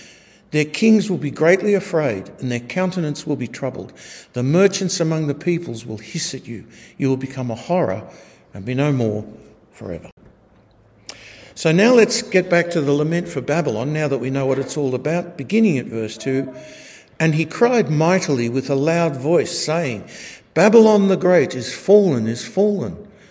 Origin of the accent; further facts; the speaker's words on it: Australia; it still boggles my mind as an Aussie, seeing three nations that don't like each other, all in close proximity.